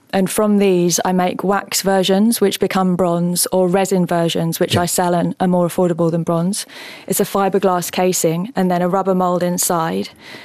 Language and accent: English; London, United Kingdom; growing up in South London, graffiti was part of the culture, sort of completely integral to the culture.